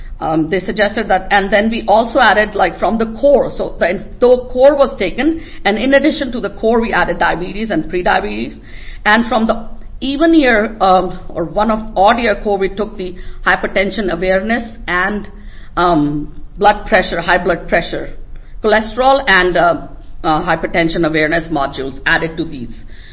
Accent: India; Then it could be cultural, and I'm Indian, so I could do that.

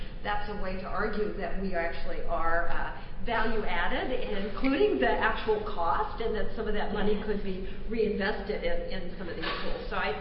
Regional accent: Oregon, United States; I'm from Oregon, and so we're in the thick of health systems transformation

